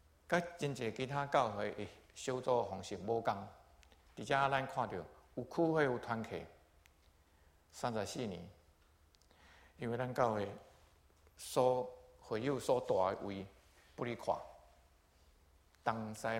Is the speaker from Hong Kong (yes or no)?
no; Taiwan; now in United States; 因为交杯的方式跟我们台湾人很像